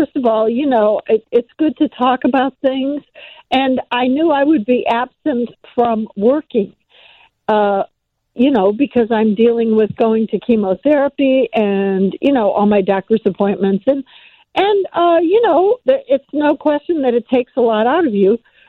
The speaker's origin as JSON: {"language": "English", "town": "Oak Park", "region": "Illinois", "country": "United States", "tie": "born or raised there", "said": "Chicago is my hometown. I know. I love Chicago. Actually, I am from Oak Park, Illinois, which is also the home of Ernest Hemingway and Frank Lloyd Wright."}